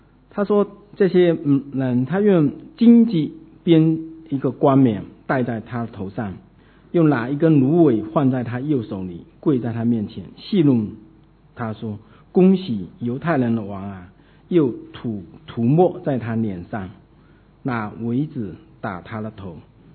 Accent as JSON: {"language": "Chinese", "country": "China", "said": "我们中国人真的都很爱面子啊，我们大国，我们文明的古国，我们都爱面子啊"}